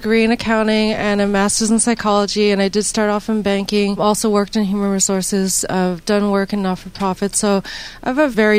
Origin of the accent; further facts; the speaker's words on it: Canada; also born or lived in Fairbanks, Alaska, United States / Taiwan; now in New York, United States; I was born in Alaska, in Fairbanks, Alaska, and I grew up in Canada, and now I'm in New York and been in New York for over 10 years, so I consider myself a New Yorker.